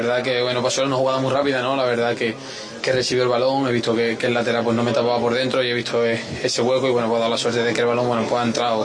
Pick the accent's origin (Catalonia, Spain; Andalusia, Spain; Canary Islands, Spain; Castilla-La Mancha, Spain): Andalusia, Spain; Gibraleón; Que yo estoy muy orgulloso de ser de donde soy, estoy muy contento de ser de Gibraleón